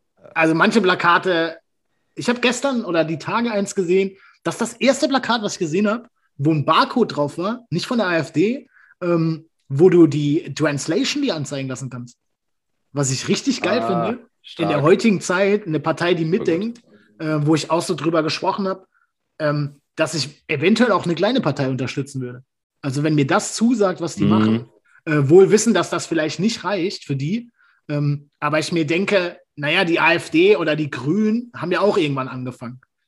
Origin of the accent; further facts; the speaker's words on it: Baden-Württemberg, Germany; Ich komme aus Baden-Württemberg